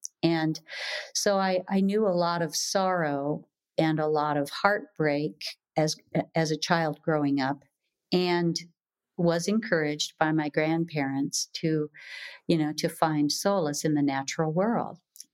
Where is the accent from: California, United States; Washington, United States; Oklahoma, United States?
Washington, United States; But I was raised on the Olympic Peninsula by a pioneer family.